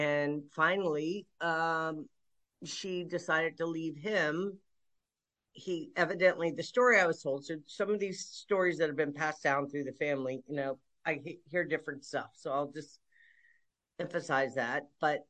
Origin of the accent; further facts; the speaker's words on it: Takoma Park, Maryland, United States; I was born and raised in Maryland and born at the Tacoma Park Washington and Venice Hospital, which was called Sanctuary back then.